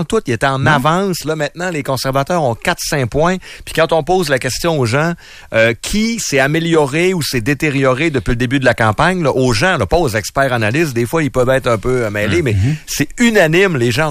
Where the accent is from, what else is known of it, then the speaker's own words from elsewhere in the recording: Quebec, Canada; Moi, je viens du Saguenay.